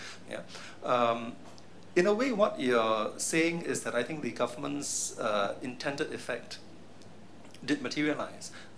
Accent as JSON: {"language": "English", "country": "Singapore", "said": "that does not leave a nice feeling as a Singaporean."}